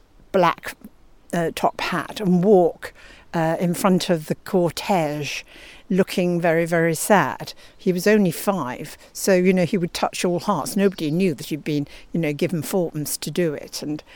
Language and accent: English; Keighley, Yorkshire and the Humber, United Kingdom; born there; where I was born in Keighley, in Yorkshire, in the 1920s